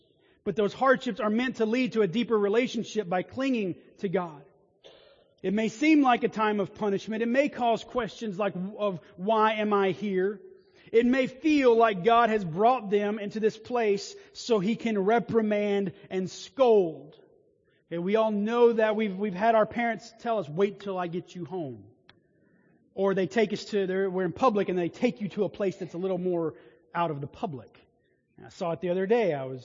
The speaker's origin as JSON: {"language": "English", "region": "the South", "country": "United States", "tie": "born or raised there"}